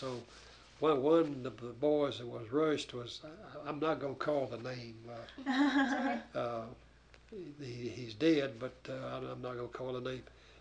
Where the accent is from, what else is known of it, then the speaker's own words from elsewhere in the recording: Georgia, United States; No, I was born in Morgan County, Georgia, which the county seat is Madison, which is just south of Athens. And I had that being the case, I had the good luck of growing up on a farm